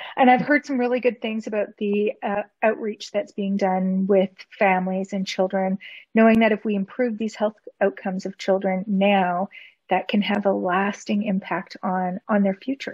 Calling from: Whitehorse, Yukon, Canada; I'm zooming in from Kwanlin Yu, so Whitehorse, Yukon, the traditional territory of the Kwanlin Dun First Nation and the Ta'an-Quechan Council.

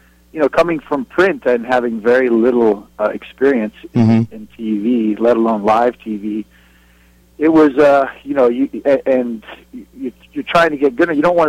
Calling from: Michigan, United States; I'm in northern Michigan right now. It's a balmy 39 degrees, actually.

